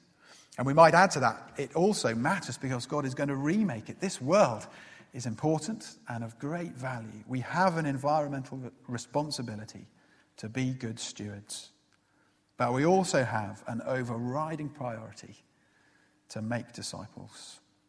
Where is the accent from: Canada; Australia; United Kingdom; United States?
United Kingdom; East of England; I grew up very near Welwyn Garden City.